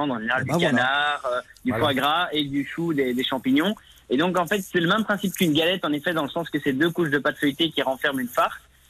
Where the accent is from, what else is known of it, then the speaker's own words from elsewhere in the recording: Belgium; chez nous, en Belgique, et même en France, hein, d'ailleurs, c'est le pitivier